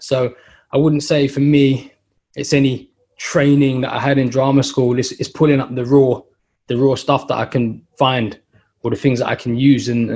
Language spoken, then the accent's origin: English; London, United Kingdom; that Latimer Ladbroke Grove area where I grew up, is the same area where the Grenfell Tower had the fire.